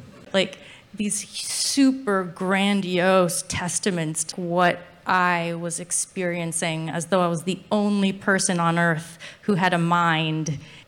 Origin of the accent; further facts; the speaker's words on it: United States; born there; their common language was English and I was born in America